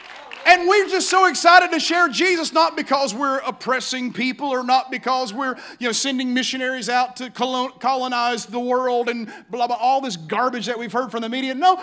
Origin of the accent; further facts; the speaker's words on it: Appalachia, United States; I'm a Appalachian hillbilly, so you know when I was raised, we always thought people from the north were not as nice as people from the south.